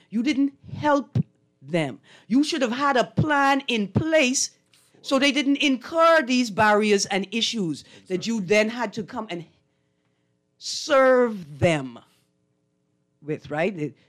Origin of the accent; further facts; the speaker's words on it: Fresh Creek, Central Andros, Bahamas; Reclaim my Andros heritage. I'm from Fresh Creek.